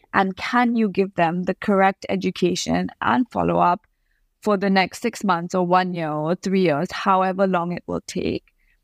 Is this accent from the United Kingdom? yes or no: no; Karnataka, India; You know, again, because, for example, I'm from Karnataka. It's a state that I understand well.